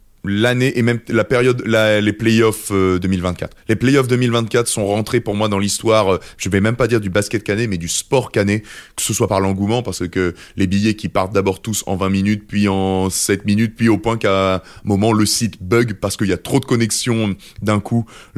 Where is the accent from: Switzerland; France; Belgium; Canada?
France; Caen, Normandy; C'est dans le quartier où j'ai grandi. Moi j'ai grandi à la Folie Couvre-Chef